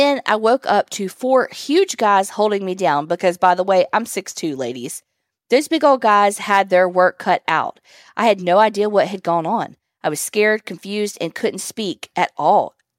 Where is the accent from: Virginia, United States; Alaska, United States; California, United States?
Virginia, United States; now in Alabama, United States; You can use my name. I'm from Virginia, even though I have lived in Alabama for the last 8 years.